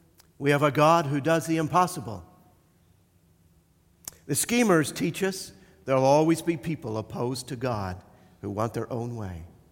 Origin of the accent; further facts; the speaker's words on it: Ireland; I grew up in Ireland making all kinds of bangs called explosions.